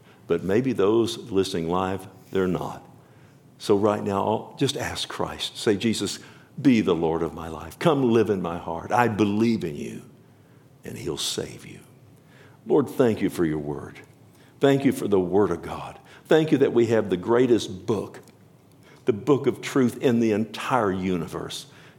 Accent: Texas, United States; because I'm a Texan, don't know any better.

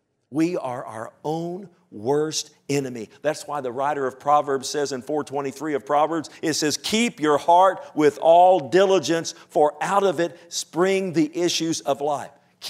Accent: United States; I love my nation. I thank God I'm an American.

